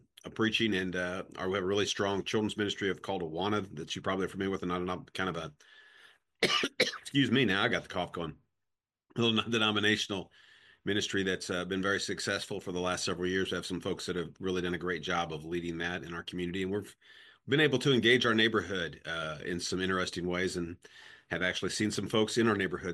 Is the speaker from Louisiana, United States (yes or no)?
no; Missouri, United States; I was serving out in the Midwest where I'm from. I'm actually originally from Missouri. That's my home state.